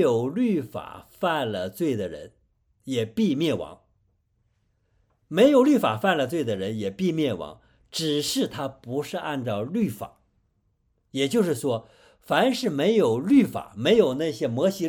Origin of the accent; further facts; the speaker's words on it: China; 这就是我们中国人所说的良心